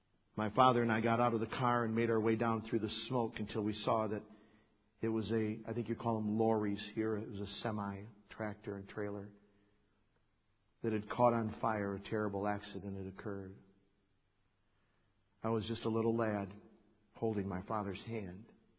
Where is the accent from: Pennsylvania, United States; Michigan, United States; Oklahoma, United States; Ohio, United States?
Michigan, United States; Kalamazoo; We were traveling between Kalamazoo, my hometown. We were going to Battle Creek one Saturday morning.